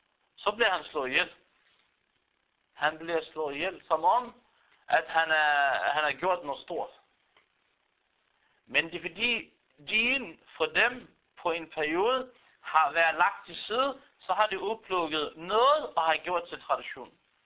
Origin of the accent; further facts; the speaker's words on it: Palestine; jeg kan udtale mig som palæstinenser og palæstinensisk befolkning